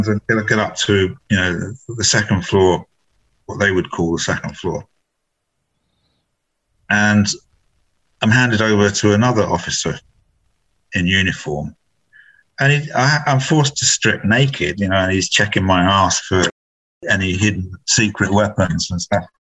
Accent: United Kingdom; You know, our governments, mine being British and my wife being the American government, provided a good nanny and messenger service.

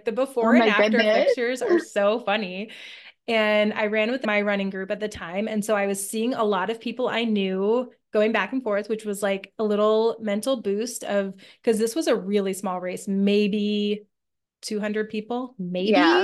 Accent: Southwest, United States; even though I grew up in the Southwest with like very dry air and high altitude

